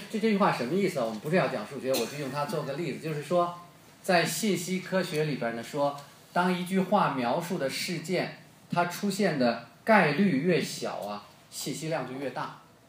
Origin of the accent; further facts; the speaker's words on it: Beijing, China; 我是北京人，我们小时候没有什么电子游戏啊，